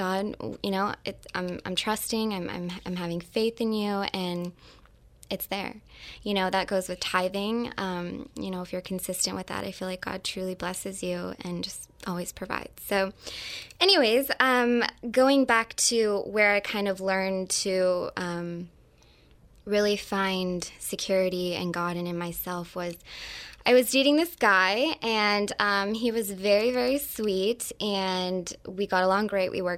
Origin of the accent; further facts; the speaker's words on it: Youngstown, Ohio, United States; Well, after college, I'm from Youngstown, Ohio, and I decided that, you know what, I need to move.